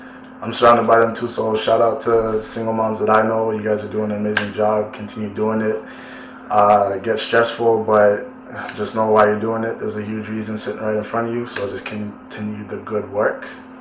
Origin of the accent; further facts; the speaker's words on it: Mississauga, Ontario, Canada; Well, I grew up in Mississauga, actually.